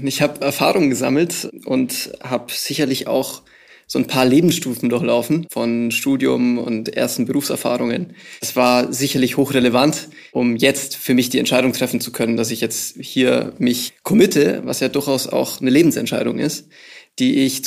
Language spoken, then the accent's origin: German; Schwabmünchen, Bavaria, Germany; ich bin in Schwabünchen aufgewachsen. Das ist der Ort, an dem auch das Unternehmen seinen Hauptsitz hat.